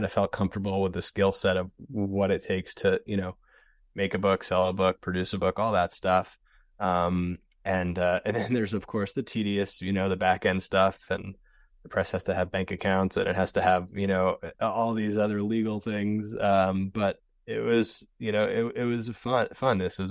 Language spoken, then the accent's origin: English; United States; I grew up right outside Manhattan, so it was familiar territory to me.